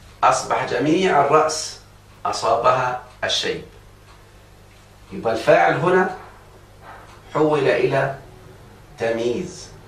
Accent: Egypt; زي الكيلو عندنا في مصر يعني

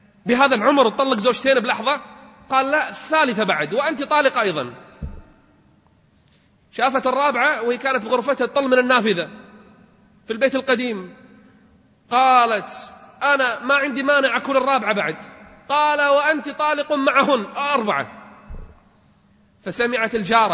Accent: Kuwait; اليوم للأسف والله في بيوت عندنا في الخليج أو في العالم العربي

